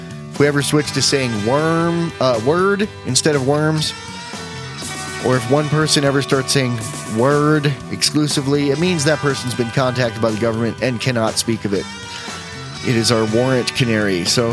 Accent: Wyoming, United States; I'm from Wyoming. We don't have a team.

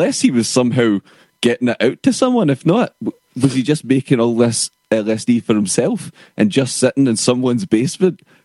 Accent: Scotland, United Kingdom; I suppose being Scottish, we should mention like Trainspotting

